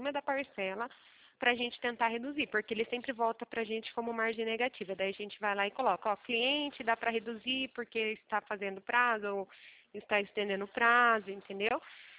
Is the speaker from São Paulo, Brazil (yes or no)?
yes; Limeira, São Paulo, Brazil; Eu sou aqui da cidade de Limeira.